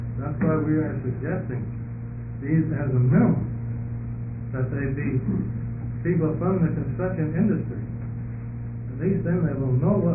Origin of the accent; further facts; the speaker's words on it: Portland, United States; I'm from Portland.